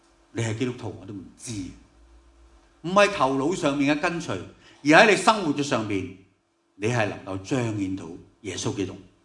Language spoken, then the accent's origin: Cantonese; Hong Kong; 即是我们香港人经常讲的说话